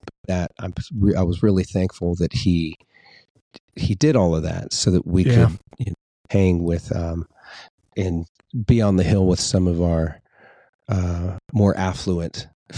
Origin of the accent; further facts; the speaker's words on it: Wrightwood, California, United States; also born or lived in Fontana; Yeah, Wrightwood's my hometown. You know, I grew up, when as a really young child, I lived in Fontana, which is like a recovering steel town in the Inland Empire, like San Bernardino County.